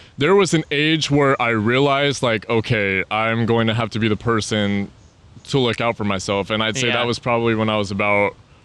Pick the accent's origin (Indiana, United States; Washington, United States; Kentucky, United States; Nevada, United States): Nevada, United States; Las Vegas; Born and raised in Vegas. So I've been around the casino industry my entire life.